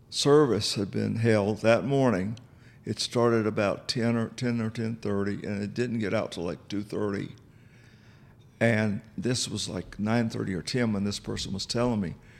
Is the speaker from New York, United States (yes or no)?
no; South Carolina, United States; every church in the South, I am from South Carolina, every church in the South has a spring revival and a fall revival